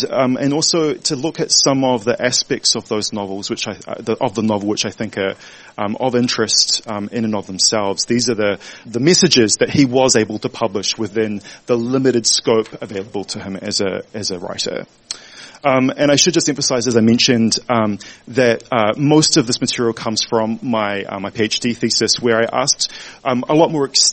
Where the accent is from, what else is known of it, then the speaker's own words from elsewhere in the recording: New Zealand; as a gay male growing up in New Zealand